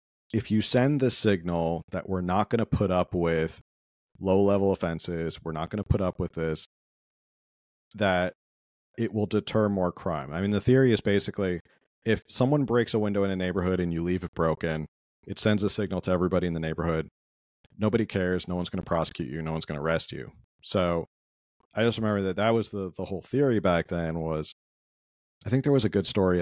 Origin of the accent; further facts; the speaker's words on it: New Jersey, United States; I'm from the East Coast, grew up in Jersey, and always hear the stories about how New York was on hard times in the 70s and part of the 80s as well.